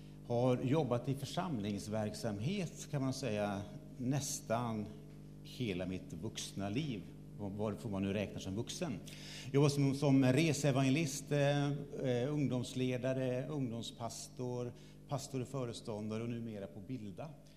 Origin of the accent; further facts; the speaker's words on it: Västerås, Västmanland County, Sweden; jag kommer ifrån Västerås ursprungligen. Har båda föräldrarna uppvuxna på Gotland, så jag är lite halvgotlänning.